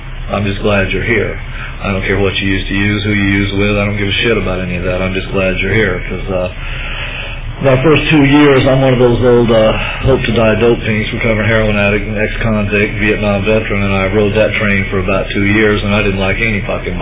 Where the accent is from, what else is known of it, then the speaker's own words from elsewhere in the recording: Porterville, California, United States; I'm an addict from Porterville, California.